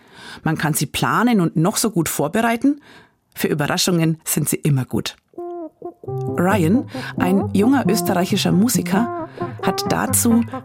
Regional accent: Bavaria, Germany; Das Blues- und Jazz-Festival in meiner Heimatstadt, Kirchwein an jedem Wochenende in unseren fränkischen Dörfern

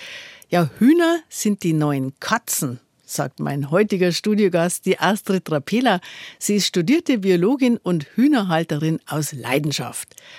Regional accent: Bavaria, Germany; Da gibt es ja bei uns in Bayern ein paar unterschiedliche Dialektausdrücke. In Niederbayern heißt es zum Beispiel Singerl. Bei mir daheim sagt man Biberl.

